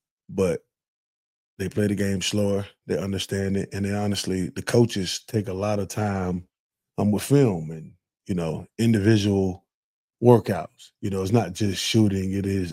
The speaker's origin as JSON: {"language": "English", "country": "United States", "said": "Don't go against the culture because, you know, we're American. We're like, you know, our way is the best way."}